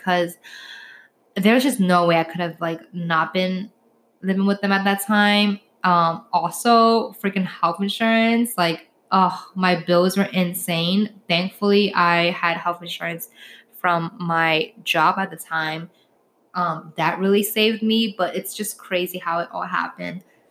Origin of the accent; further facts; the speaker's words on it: New York, United States; it's just me being, again, passionate about being a New Yorker